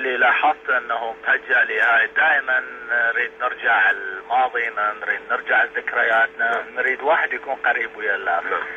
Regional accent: Iraq; now in United States; جيت 1982 بعد ما انه طلعت من العراق، كانت فترة حرب. جيت لأمريكا

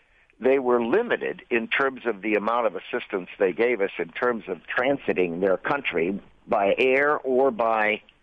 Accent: Chicago, Illinois, United States; I know that in the United States, we had in my hometown of Chicago and other cities like Detroit and Pittsburgh a great many people from Eastern Europe

